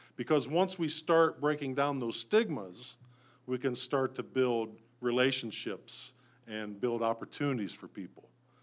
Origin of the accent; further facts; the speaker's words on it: Ohio, United States; I'm from Ohio, right? I said that already.